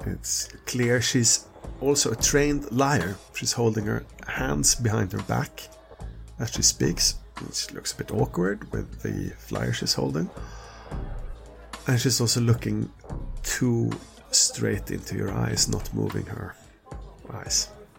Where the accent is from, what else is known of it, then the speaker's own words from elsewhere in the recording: London, United Kingdom; No, I'm from London.